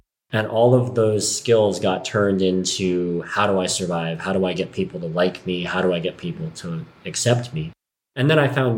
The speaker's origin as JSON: {"language": "English", "town": "Santa Fe", "region": "New Mexico", "country": "United States", "tie": "born or raised there", "said": "because I grew up here in Santa Fe, and one of my big insecurities as a teenager that caused a lot of my anger was resentment around being adopted"}